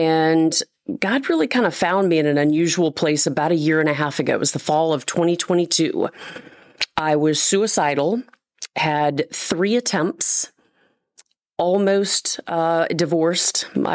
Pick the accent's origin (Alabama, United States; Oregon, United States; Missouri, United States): Missouri, United States; Springfield; now in St. Louis, United States; So I grew up in Springfield, Missouri, right outside of Branson.